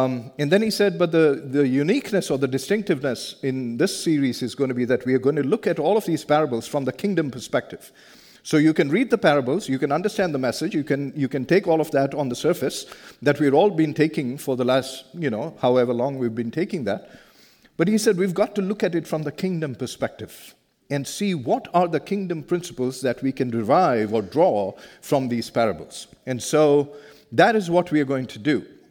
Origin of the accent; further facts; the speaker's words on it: India; Now, I come from India. I grew up in India. I lived the first half of my life so far in India.